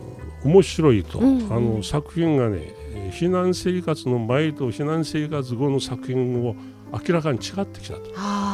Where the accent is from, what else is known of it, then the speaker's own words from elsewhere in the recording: Fukuoka, Japan; born there; moved away as an adult; 私はね、はい、生まれは九州福岡県なんですよ。